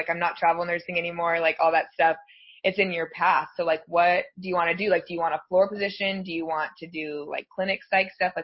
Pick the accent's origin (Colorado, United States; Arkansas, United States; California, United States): Colorado, United States; I am from Colorado.